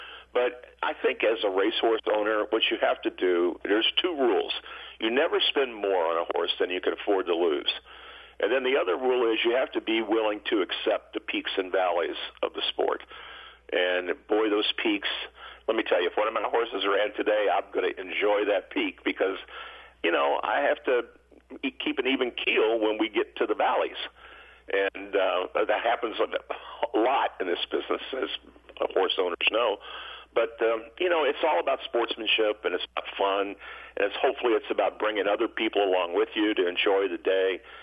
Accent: Louisville, Kentucky, United States; I'm from Louisville, and Dad took me.

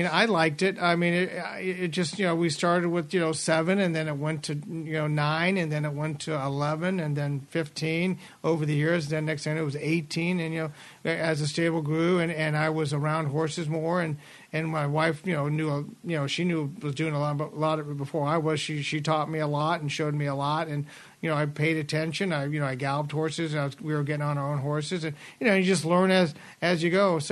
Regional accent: Nebraska, United States; I was from Nebraska, and that's back when they had Exarban

